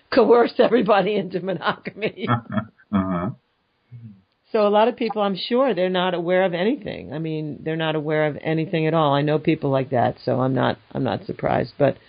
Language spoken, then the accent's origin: English; New York, United States; I'm from New York, so, you know, I see York, and my mind just does that closure thing.